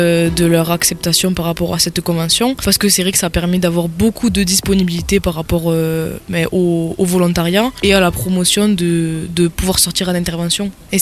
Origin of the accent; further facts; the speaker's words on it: Agen, Nouvelle-Aquitaine, France; born there; J'ai 19 ans et je suis née à Agen, donc je suis d'origine du Lot-et-Garonne et habitant proche du Gers.